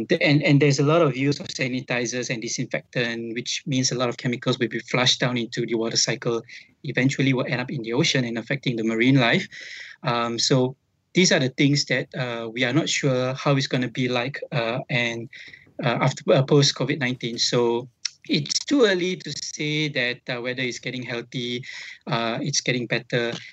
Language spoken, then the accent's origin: English; Port Dickson, Negeri Sembilan, Malaysia; English is a second language; Locally, we have seen like turtle landing in my hometown, Port Dickson, and also dolphins appearing in Port Dickson.